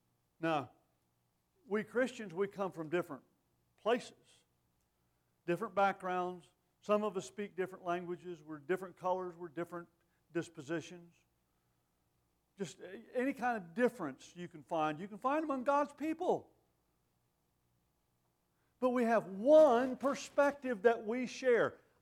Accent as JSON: {"language": "English", "region": "Arizona", "country": "United States", "tie": "born or raised there", "also_born_or_lived": "Texas", "said": "I'm from Texas. I look at things like Texans look at things. Actually, I was raised in Arizona, so I'm probably more Arizonan than I am Texan."}